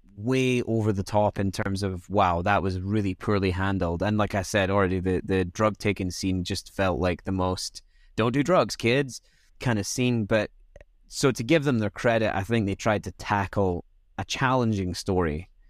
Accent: Scotland, United Kingdom; Yeah, growing up in Scotland was weird

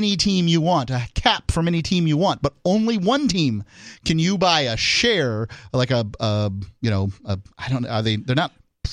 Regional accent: Tampa, Florida, United States; I am from Tampa Bay.

